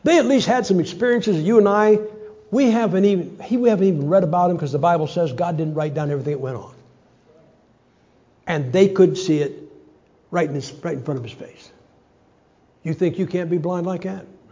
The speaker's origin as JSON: {"language": "English", "region": "Ohio", "country": "United States", "said": "I'm from Ohio, we're the Buckeyes, and our rivalry is Michigan."}